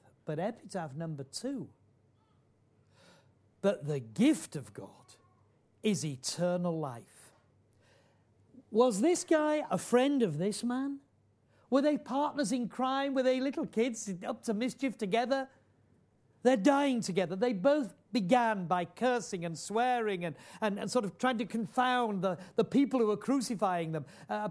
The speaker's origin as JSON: {"language": "English", "region": "Yorkshire and the Humber", "country": "United Kingdom", "said": "And I am a Yorkshireman."}